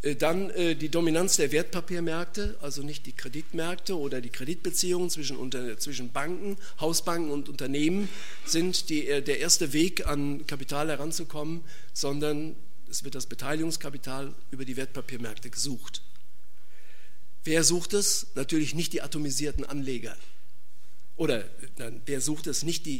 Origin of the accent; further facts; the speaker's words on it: North Rhine-Westphalia, Germany; Ich komme aus dem Ruhrgebiet